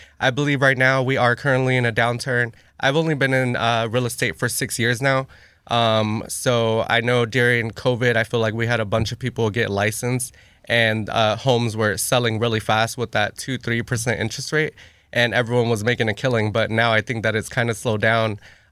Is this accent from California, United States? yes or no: no; Houston, Texas, United States; Well, I was born and raised in Houston. I actually grew up off Monroe near Hobby Airport.